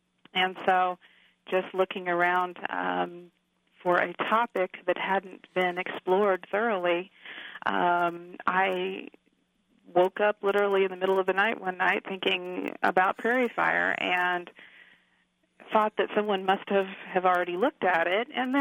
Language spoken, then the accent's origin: English; Augusta, Kansas, United States; The Wheaton story, it strikes me because that's the part of Kansas I'm from. I'm from Augusta, which is right near El Dorado.